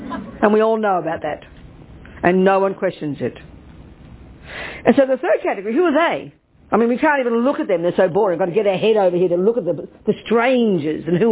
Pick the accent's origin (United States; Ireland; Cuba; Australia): Australia; born there; Australia, even though I'm American as well. I was born there.